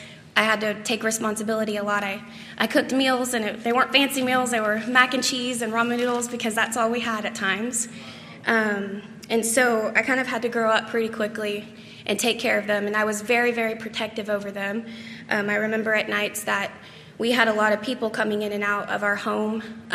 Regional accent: Springfield, United States; born there; So I was born in Springfield to two teenage parents.

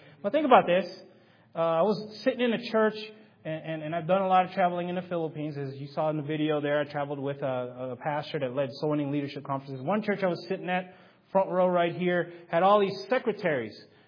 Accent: California, United States; Now, I get to park it there for a little bit if I wanted to, being that I'm from California

